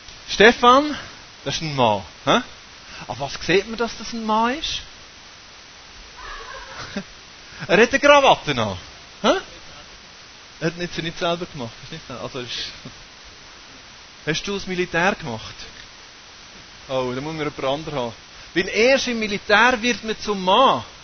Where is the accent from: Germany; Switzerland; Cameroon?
Switzerland; Weil manchmal haben wir ja so ein bisschen Mühe mit unseren Ausländern bei uns in der Schweiz.